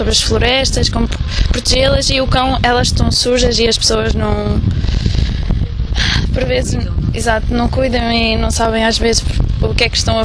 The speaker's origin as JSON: {"language": "Portuguese", "town": "Estarreja", "region": "Centro", "country": "Portugal", "said": "tenho 17 anos, sou de Estarreja."}